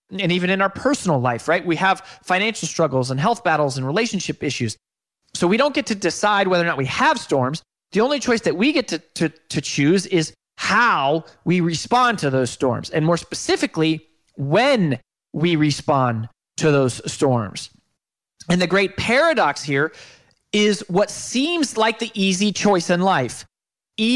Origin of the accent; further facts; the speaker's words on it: Colorado, United States; now in Nashville, United States; And so we live in Nashville, but I grew up in Colorado.